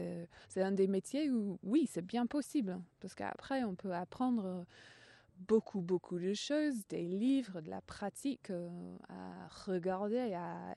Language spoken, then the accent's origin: French; Brighton, South East England, United Kingdom; born there; French is a second language; Oui, voilà, je suis anglaise d'origine, je suis née dans le sud-est d'Angleterre, pas loin de Londres, Brighton.